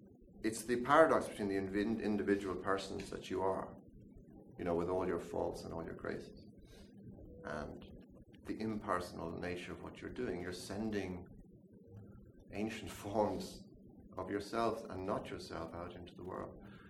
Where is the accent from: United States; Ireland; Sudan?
Ireland; as an Irish person, that's a very mysterious idea